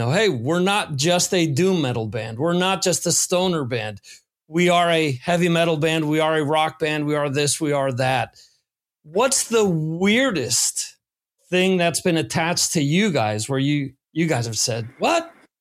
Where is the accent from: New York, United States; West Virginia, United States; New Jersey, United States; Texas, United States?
New Jersey, United States; And I grew up in New Jersey, so I've always felt that bands that are from the Northeast, from Jersey on up the coast, have always had a certain type of attitude, swagger, aggression to them